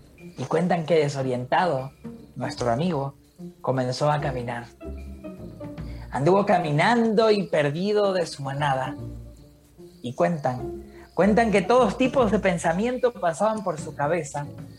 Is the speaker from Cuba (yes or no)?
no; Venezuela; now in Mexico; Y aunque soy de Venezuela, vivo en México. Vengo viajando desde hace mucho tiempo